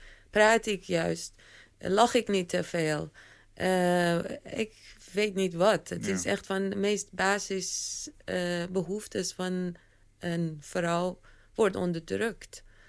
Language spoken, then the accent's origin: Dutch; Iran; het is nu heel duidelijk dat ik uit Iran kom.